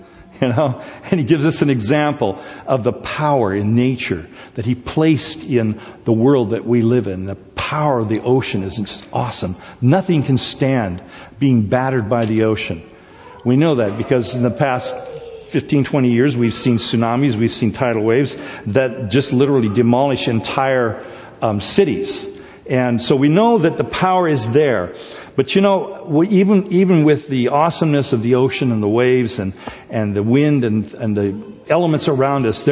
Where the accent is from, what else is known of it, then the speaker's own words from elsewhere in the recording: South Korea; when I was a kid growing up in Korea. And we had, of course, a beach cabin that was right on the beach.